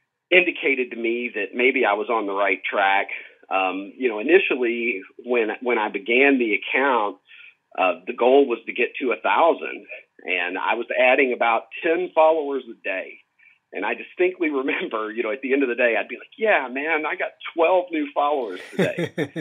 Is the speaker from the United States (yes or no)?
yes; Horse Cave, Kentucky, United States; Well, I am from the metropolis of Horse Cave, Kentucky. That's my origin story. Population 2000, one red light